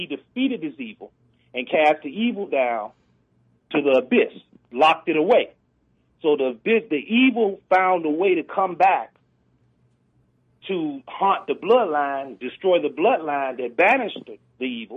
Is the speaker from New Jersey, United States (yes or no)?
no; Birmingham, Alabama, United States; born there; growing up as a, you know, I was born in Birmingham, Alabama, you know, and I loved hearing stories